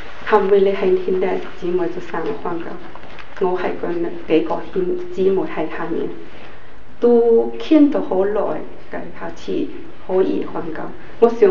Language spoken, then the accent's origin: Cantonese; Hong Kong; 我系香港嚟呢度参加